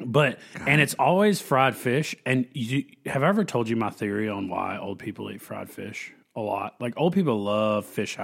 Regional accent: North Carolina, United States; I'm from North Carolina. I moved here further south, thinking it's about to be man.

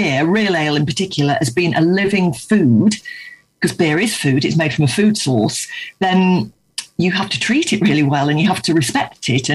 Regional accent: Yorkshire and the Humber, United Kingdom; I'm from Yorkshire originally

